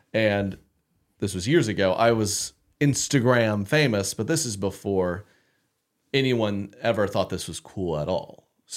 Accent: Oklahoma, United States; That was with, wouldn't you know it, my home state of Oklahoma Live or Oklahoma.

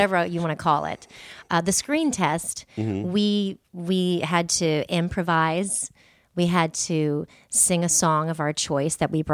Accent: San Diego, California, United States; also born or lived in Portsmouth, Virginia; So I grew up in San Diego.

